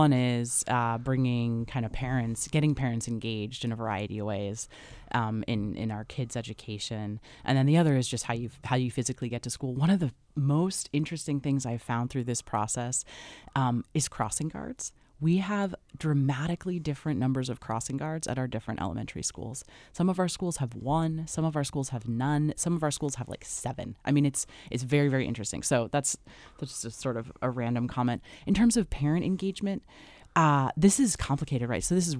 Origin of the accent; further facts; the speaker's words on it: Long Beach, California, United States; You know, I grew up in Long Beach, California, and I went to public school there.